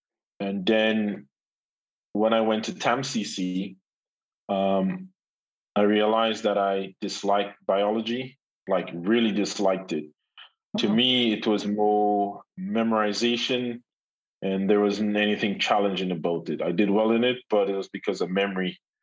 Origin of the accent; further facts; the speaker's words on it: Victoria, Saint Mark, Grenada; I'm originally from Victoria, St. Mark.